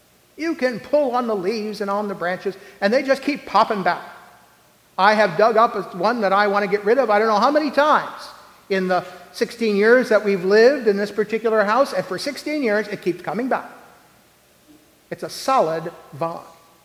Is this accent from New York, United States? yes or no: yes; Buffalo, New York, United States; also born or lived in Rochester; now in Harrisburg, United States; I'm originally from Western New York. Grew up mostly between Buffalo and Rochester, and most of my adult life in Buffalo